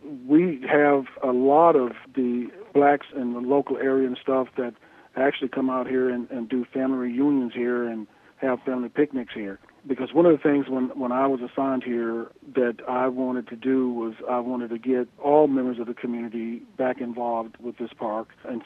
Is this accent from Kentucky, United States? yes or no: yes; Pembroke, Kentucky, United States; Nope, I'm from Pembroke, Kentucky. I was in the Marine Corps in Southern California when I retired